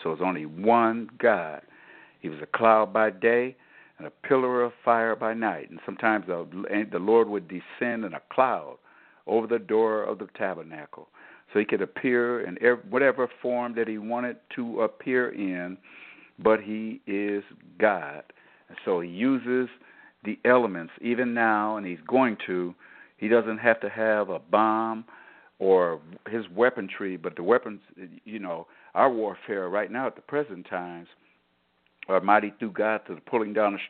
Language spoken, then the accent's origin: English; Michigan, United States; now in Florida, United States; I'm from Michigan, and I had lived in Michigan all my life until last year. I just moved to a warmer climate, which is the state of Florida.